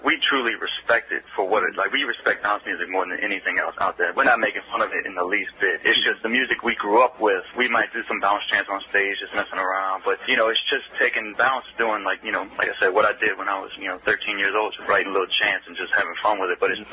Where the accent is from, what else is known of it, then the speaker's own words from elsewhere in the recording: Harvey, Louisiana, United States; I'm from the West Bank of New Orleans, actually. From Harvey, in the middle of Gretna and Marrero. Probably the most beautiful spot in New Orleans.